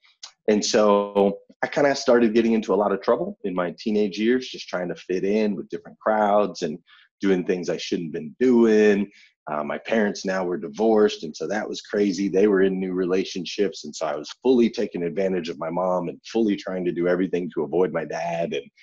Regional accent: Flagstaff, Arizona, United States; So like I grew up in Flagstaff, Arizona, and I grew up in a very, very unique environment.

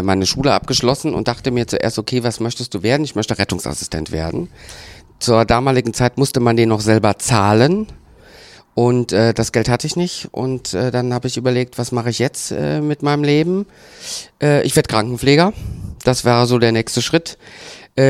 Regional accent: Saarland, Germany; now in Dortmund, Germany; Nein, ich komme ganz ursprünglich aus dem Saarland.

